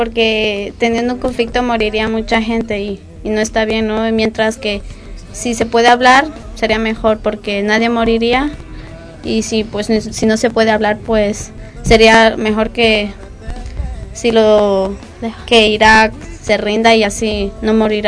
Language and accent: Spanish; Ecuador; tengo 14 años y soy de Ecuador.